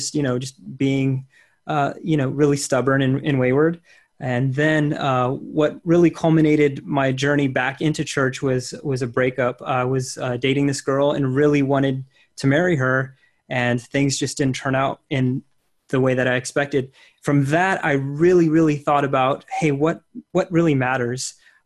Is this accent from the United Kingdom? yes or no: no; San Antonio, Texas, United States; So I grew up in San Antonio, Texas. I was born and raised.